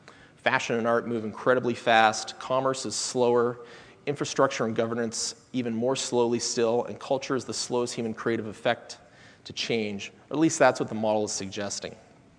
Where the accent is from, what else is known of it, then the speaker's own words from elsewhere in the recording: Canada; I'm a Canadian, and I've spent a significant amount of time in the US